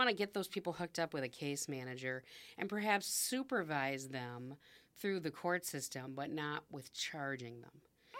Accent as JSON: {"language": "English", "town": "Racine", "region": "Wisconsin", "country": "United States", "tie": "born or raised there", "said": "He and I share a lot of the same goals, both being from Racine and growing up in Racine."}